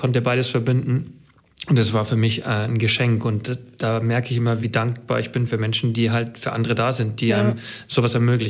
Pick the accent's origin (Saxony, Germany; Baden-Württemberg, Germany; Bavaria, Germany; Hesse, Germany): Bavaria, Germany; Also ich bin natürlich als Bayer mit Bier dann aufgewachsen.